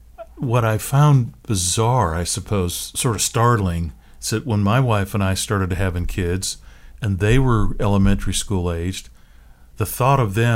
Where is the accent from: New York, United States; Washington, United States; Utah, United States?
Washington, United States; Seattle; I grew up in the Seattle area.